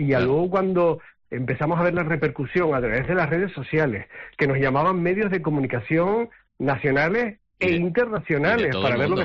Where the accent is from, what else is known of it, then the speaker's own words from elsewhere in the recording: Gáldar, Canary Islands, Spain; Yo empecé en la radio de mi pueblo, que además yo digo la palabra pueblo con todo la boca llena, con orgullo, a pesar de que ya Galdar es una gran ciudad.